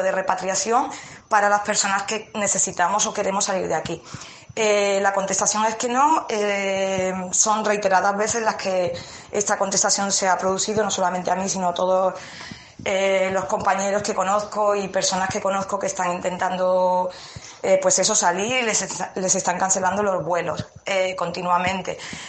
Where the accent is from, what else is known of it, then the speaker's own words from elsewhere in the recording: Córdoba, Andalusia, Spain; moved away as an adult; now in Dallas, United States; soy de Córdoba, vivo en Dallas, en Texas. Vine aquí en el año 2016 para trabajar con el programa, a través del programa de profesores visitantes en Estados Unidos del Ministerio de Educación.